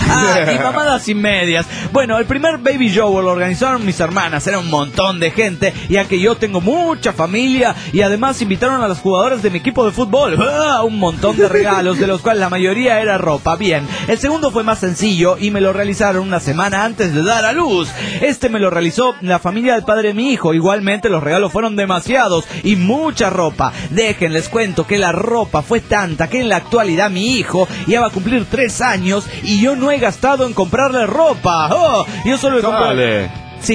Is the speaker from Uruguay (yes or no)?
no; Chalatenango, El Salvador; Especialmente a Chalatenango. Sí, que sí, así se llama de donde soy.